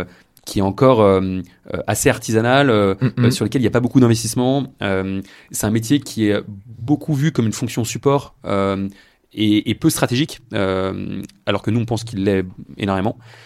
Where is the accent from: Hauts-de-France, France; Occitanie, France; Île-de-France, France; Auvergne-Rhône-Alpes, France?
Île-de-France, France; Paris; Je suis parisien. Et donc, né à Paris et je vis à Paris.